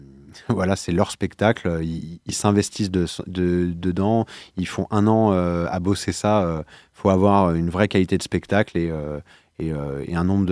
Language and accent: French; Paris, Île-de-France, France; parce que oui, je suis désolé, je suis parisien au départ.